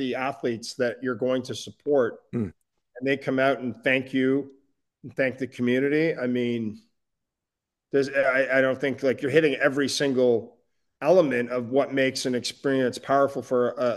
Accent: Canada; as a Canadian

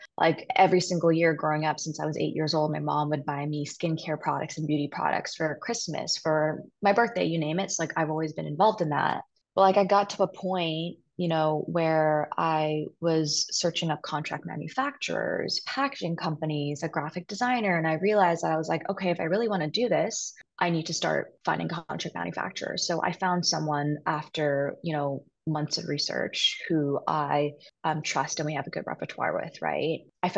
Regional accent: Hong Kong; first language English; Like growing up very internationally and Americanized in Hong Kong, which is also ironic, my first language is English.

